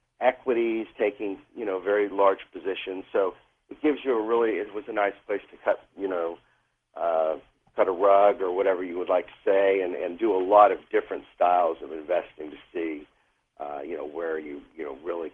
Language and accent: English; Fort Worth, Texas, United States; I was from Fort Worth, Texas, and grew up around a plethora of money managers